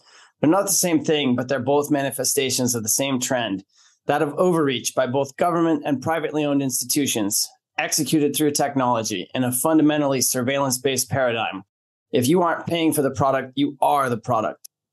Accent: California, United States; I grew up in Silicon Valley and was lucky enough to be selected for Stanford University.

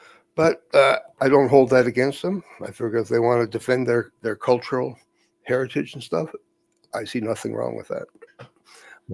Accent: Germany; accent: German; I was getting harassed because of my German name and my German accent, which I had got. And so we talked to a Scottish friend, and I decided I should get rid of my German accent, which I did.

